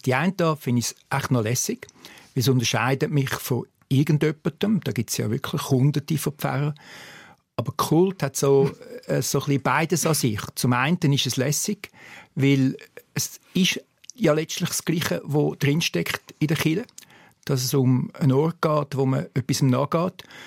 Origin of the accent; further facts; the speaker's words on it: Zurich, Switzerland; ich bin dort aufgewachsen in Zürich